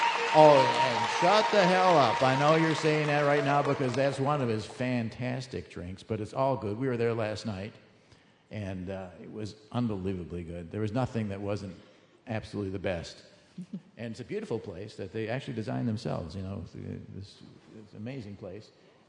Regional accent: Wisconsin, United States; I'm from Wisconsin. We never put chicken on a waffle in Wisconsin.

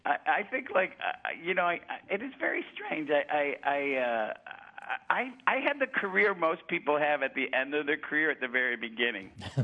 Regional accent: Syracuse, New York, United States; I grew up in Syracuse, but it was called Oneida County, and there was a brewery next in the city next door to us in Utica

